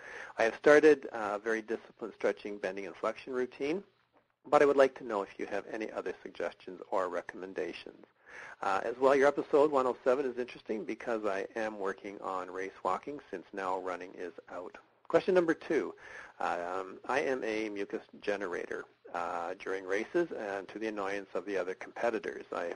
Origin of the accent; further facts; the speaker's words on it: Uxbridge, Ontario, Canada; I'm from Uxbridge, Ontario, Canada.